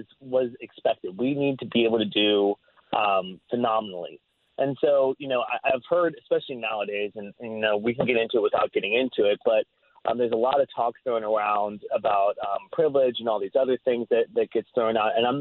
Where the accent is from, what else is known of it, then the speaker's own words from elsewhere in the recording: West Virginia, United States; But I grew up in the Eastern Panhandle of West Virginia, which is super close to D.C. and Baltimore. And for those of you who don't know, it's literally the very tip of the state.